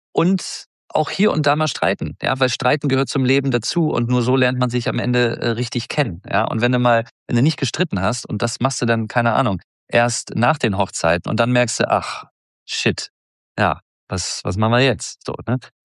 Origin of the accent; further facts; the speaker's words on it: Hamburg, Germany; Dann Hamburg als meine Heimatstadt, auch immer eine Reise wert.